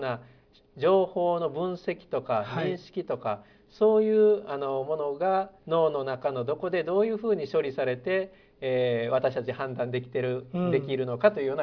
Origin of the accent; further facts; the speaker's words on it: Kobe, Hyogo, Japan; also born or lived in Tottori; 私出身は神戸でして、で鳥取に大学お世話になって、下宿し始めました。